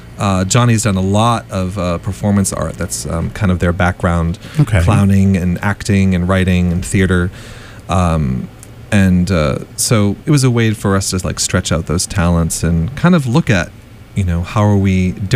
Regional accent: Gloucester, Massachusetts, United States; I grew up in Gloucester, Massachusetts, you know, Seaport, blue collar, kind of arty town

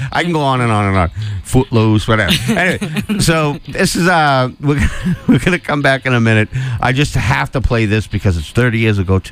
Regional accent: Boston, Massachusetts, United States; and I'm from Boston, I say supper.

